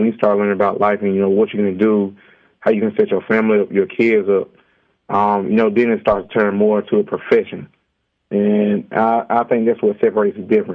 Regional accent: Goldsboro, North Carolina, United States; I grew up in Goldsboro, North Carolina. I went to Goldsboro High School.

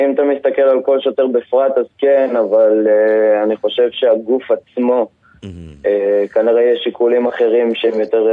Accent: Gedera, Central District, Israel; זה נכון שיישוב גדרה הוא יישוב יחסית קהילתי, שקט, מתאים לגידול ילדים, אני גם גדלתי פה ואני מאוד שמח על כך

